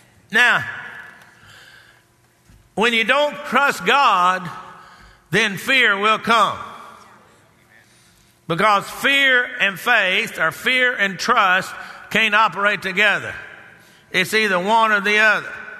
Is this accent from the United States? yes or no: yes; Texas, United States; Especially where I grew up down in Texas, because in the summertime, man, you got the air conditioner on in there.